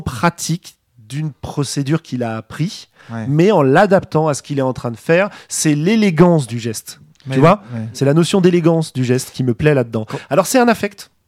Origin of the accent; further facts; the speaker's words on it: Paris, Île-de-France, France; je suis parisien depuis le départ et que j'ai jamais quitté Paris pour vivre ailleurs